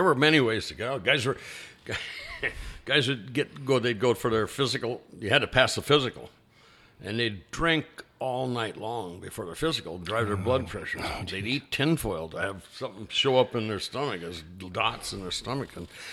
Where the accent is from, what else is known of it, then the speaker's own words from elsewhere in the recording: Wisconsin, United States; I grew up in Wisconsin, high school 60 to 64, and then college 64 to 68.